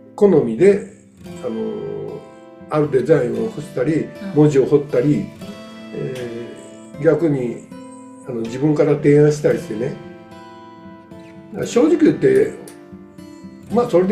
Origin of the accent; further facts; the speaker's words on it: Kanaya, Shizuoka, Japan; 生まれも育ちも、うん、ほとんど金谷です。